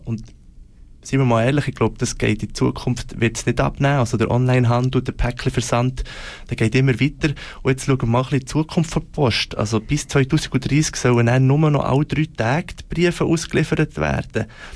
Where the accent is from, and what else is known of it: Switzerland